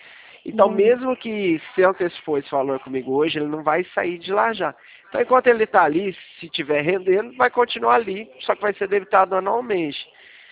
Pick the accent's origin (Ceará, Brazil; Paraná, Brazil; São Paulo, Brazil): São Paulo, Brazil; Leme; eu sou da cidade de Leme.